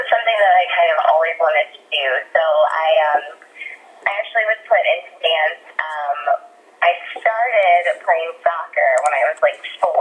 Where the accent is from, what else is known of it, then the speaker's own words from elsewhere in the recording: Columbus, Ohio, United States; So I grew up dancing in Columbus, Ohio, where competition dance was like a big thing in the Midwest.